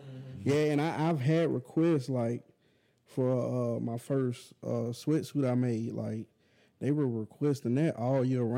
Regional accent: Mobile, Alabama, United States; I'm originally from Mobile. I grew up in Orange Grove, Project area. Some of it tore down, some of it still up.

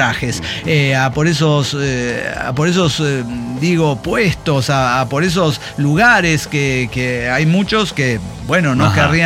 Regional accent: Colombia; Bueno, en mi país la escuela es un fiel reflejo de la tremenda desigualdad e inequidad colombiana.

